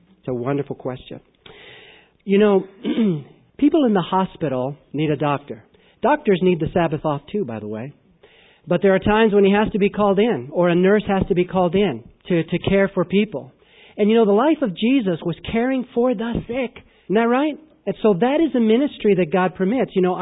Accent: Glendale, California, United States; And in L.A., where I grew up in Glendale, I was really blessed in that there were some botanical gardens around us.

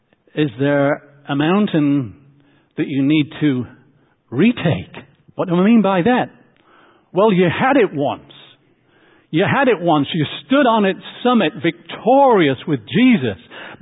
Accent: England, United Kingdom; You know, I come from England, and you know, the English can have a stiff upper lip.

